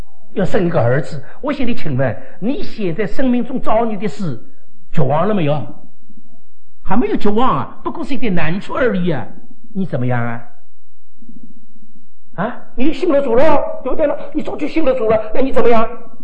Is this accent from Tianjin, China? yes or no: no; Wenzhou, Zhejiang, China; 那你们觉得我们浙江温州人，那温州人讲话真的不晓得他讲什么